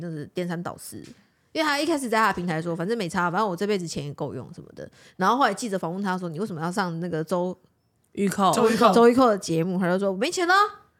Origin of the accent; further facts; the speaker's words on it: Taiwan; 哎呀，抱歉了，好了，我们台湾人嘛，